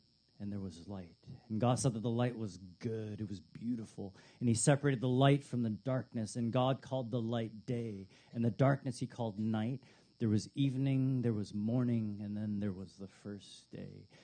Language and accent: English; Canada; also born or lived in Chicago / Detroit; I moved from Chicago and then Detroit. And he's like, no. Where are you from? And I go, okay, you're right. That's true. I'm Canadian.